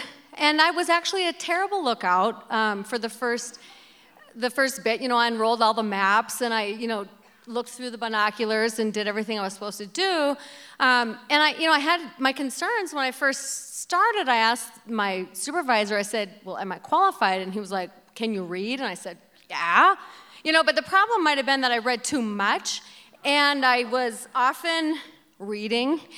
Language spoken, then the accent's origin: English; Midwest, United States; now in Billings, United States; I mean, I'm also a Midwesterner, and this comes very easily and naturally to us.